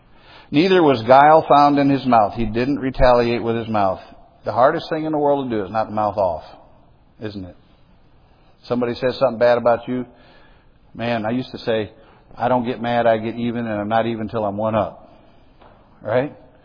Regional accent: Illinois, United States; I grew up in Illinois.

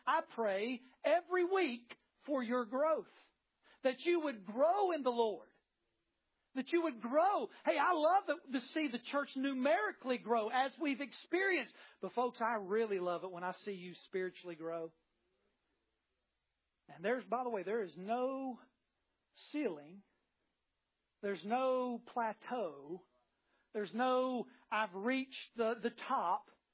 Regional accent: West Virginia, United States

